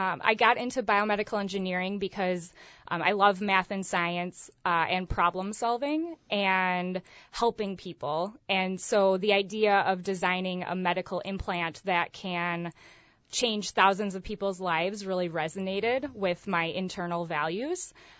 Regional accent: Menasha, Wisconsin, United States; So I'm initially from Menasha here locally.

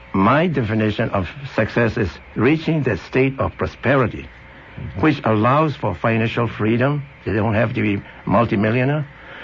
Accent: Myanmar; Yeah, I was born and raised in Burma, now called Myanmar. And I was, one time I was brought up by a very, very wealthy family

